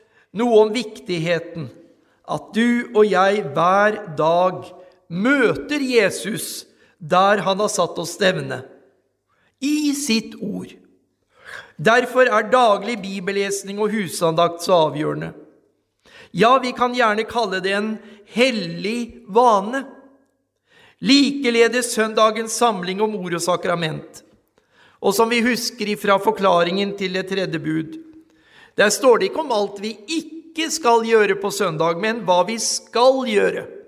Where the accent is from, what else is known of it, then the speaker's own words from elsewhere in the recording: Rygge, Østfold, Norway; jeg ifra barnsben av har fått høre Guds ord hjemme på Ekvoll Rygge, fått gå på søndagsskole på Betlehem bedhus, vært med yngres- og ungdomsgruppe, skolelag på Moss gymnas